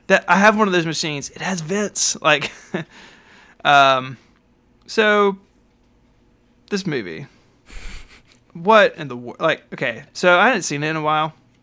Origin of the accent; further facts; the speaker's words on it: the South, United States; accent: Southern; So I'm from the South. I don't know if you guys could tell that from the accent, but like I could see Arkansas from my office, and my house is like 5 minutes away from Mississippi.